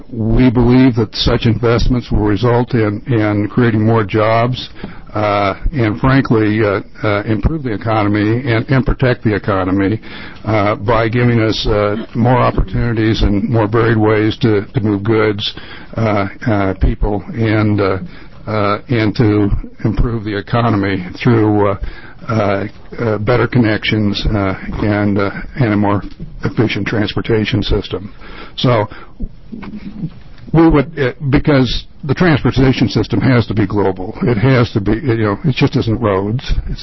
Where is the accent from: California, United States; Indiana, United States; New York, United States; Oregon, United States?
Oregon, United States; Medford; I'm from Medford, Oregon.